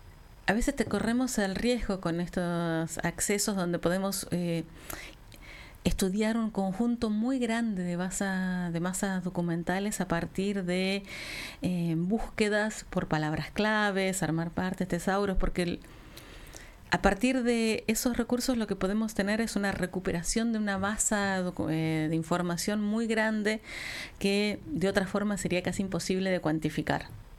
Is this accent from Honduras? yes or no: no; Argentina; No sé, soy argentino.